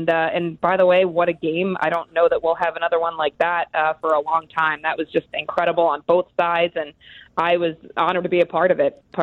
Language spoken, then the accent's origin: English; New Jersey, United States; And I grew up just outside the city in New Jersey, and you know, we feel it out there too.